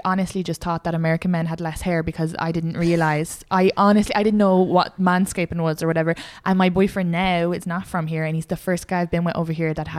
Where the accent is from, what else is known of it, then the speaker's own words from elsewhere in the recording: Ireland; So I can't even be like, I'm Irish.